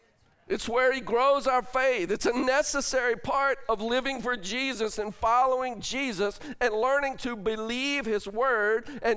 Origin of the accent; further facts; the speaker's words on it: North Carolina, United States; I'm sorry, I'm from North Carolina. I can't help it.